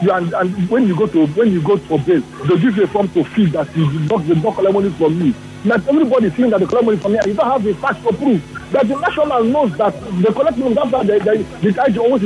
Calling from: Port Harcourt, Rivers, Nigeria; I'm calling from Port

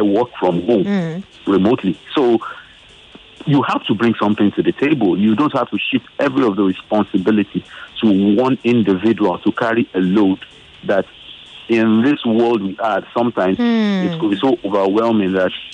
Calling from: Lagos, Nigeria; Lagos, good morning.

